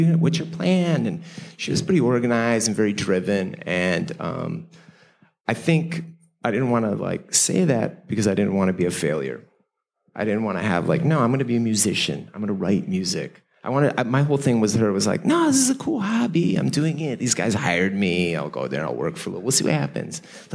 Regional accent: Chicago, Illinois, United States; born or raised there

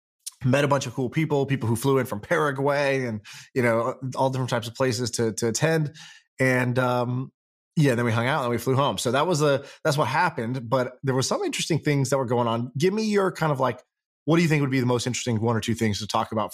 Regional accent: California, United States; And also I came from California, and in California, there's just like COVID, you know, precaution everywhere.

